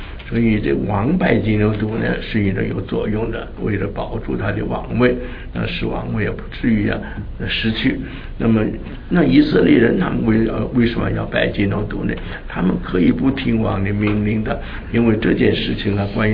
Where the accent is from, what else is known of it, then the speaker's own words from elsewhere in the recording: China; 像我们中国人呢、啊、拜那些偶像啊烧香啊